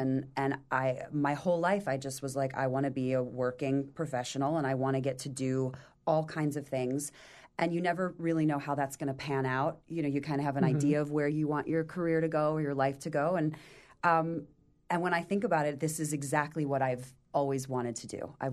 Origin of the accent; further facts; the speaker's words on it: Cleveland, Ohio, United States; I grew up in Cleveland, Ohio.